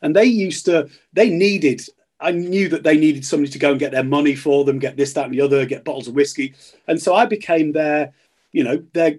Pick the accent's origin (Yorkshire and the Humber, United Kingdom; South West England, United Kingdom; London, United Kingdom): Yorkshire and the Humber, United Kingdom; When I was 17, I grew up in North Yorkshire. Coverdale, Wensleydale, you know, farming, not a lot going on